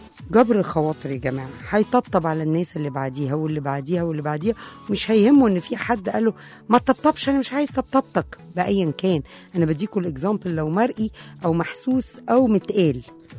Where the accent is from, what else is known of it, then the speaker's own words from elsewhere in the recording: Egypt; احنا كمصريين طبعنا لازم ننقد بعض